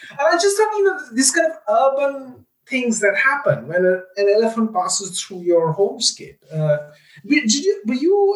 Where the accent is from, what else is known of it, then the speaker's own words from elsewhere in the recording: India; we've talked about animals in everyday life that featured in our growing up in India.